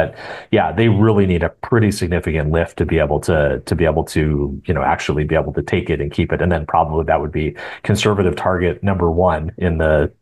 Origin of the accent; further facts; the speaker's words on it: Brandon, Manitoba, Canada; I'm from Brandon and Westman too